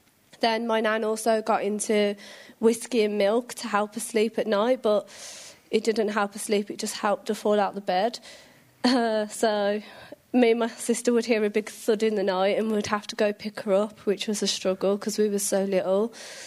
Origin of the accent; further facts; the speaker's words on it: Birmingham, West Midlands, United Kingdom; I grew up in Birmingham.